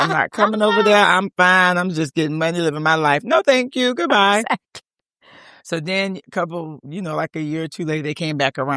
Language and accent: English; St. Petersburg, Florida, United States; also born or lived in Clearwater; I was born in Clearwater, Florida. Left home at age 10. I ran away at age 10 due to my mother fought with substance abuse. So from Clearwater, I went to St. Petersburg, Florida.